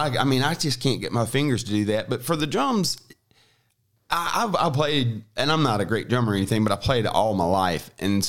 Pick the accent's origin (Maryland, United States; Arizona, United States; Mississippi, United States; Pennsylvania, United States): Mississippi, United States; Biloxi; We were from South Mississippi, and we're from Biloxi, Mississippi, or Moss Point, Mississippi, but basically Biloxi, which is like halfway in between New Orleans and Mobile.